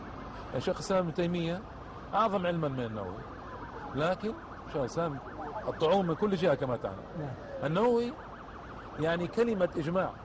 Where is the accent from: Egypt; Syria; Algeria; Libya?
Algeria; كان عندنا في الجزائر في جامعة الأمير عبد القادر في قسنطينة